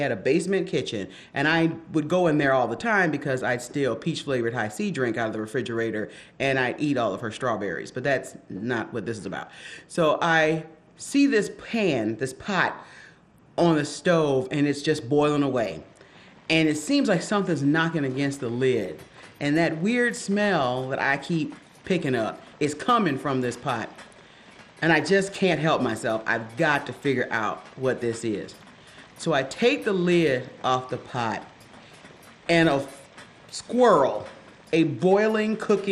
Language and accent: English; Macon, Georgia, United States; now in Detroit, United States; I am from Macon, Georgia, but I live in Detroit, Michigan.